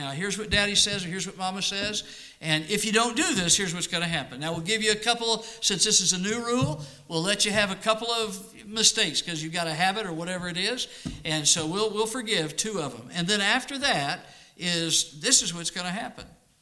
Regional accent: Arizona, United States; I grew up in Arizona.

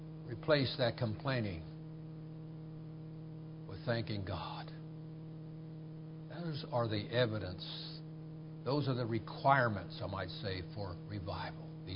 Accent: Ohio, United States; Remember when I grew up in Ohio, we had what we called the Ohio Blue Laws.

